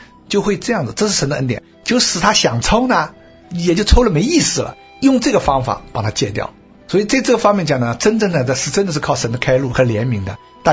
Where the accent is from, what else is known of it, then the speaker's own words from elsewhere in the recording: China; 可是我们中国人过去想自由不自由的想得很肤浅